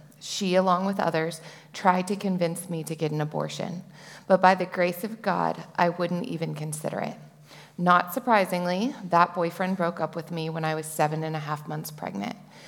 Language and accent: English; Dallas, Texas, United States; Buckle up. I grew up in the Dallas area. I am the youngest of three with two older brothers.